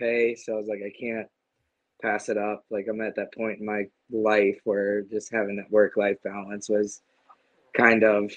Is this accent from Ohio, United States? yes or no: yes; Cincinnati, Ohio, United States; Growing up in Cincinnati, I was a huge Reds fan